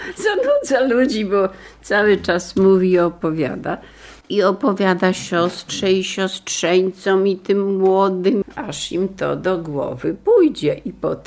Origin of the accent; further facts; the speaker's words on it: Lublin Voivodeship, Poland; Ja na przykład pochodzę spod Lublina, w Stasinie mieszkam, mieszkałam.